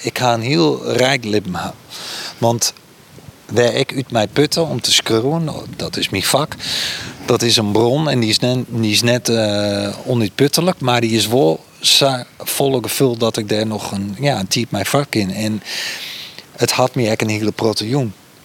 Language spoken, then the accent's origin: Dutch; Friesland, Netherlands; first language fy; Dutch is a second language; Ik ben een jongen uit Friesland. Ik kom in Lietsdwarp, vlakbij Ljouwert. En het is wel vreemd, want het is heel lang niet dat ik Fries praat.